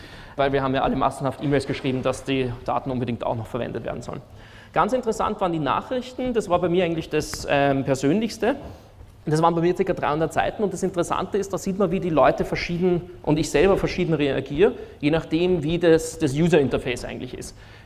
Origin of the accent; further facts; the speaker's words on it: Salzburg, Austria; now in Vienna, Austria; also ich wohne in Wien, bin aus Salzburg